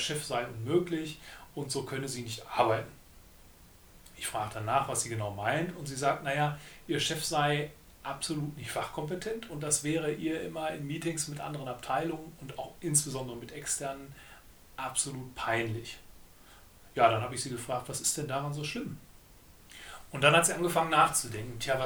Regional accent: North Rhine-Westphalia, Germany; Ich stamme ja aus Westfalen

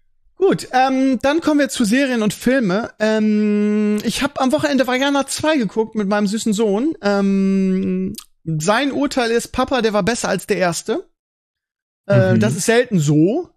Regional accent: Bremen, Germany; Ich kann mich erinnern, dass bei uns in Bremen Mittwochs Kino-Tag war.

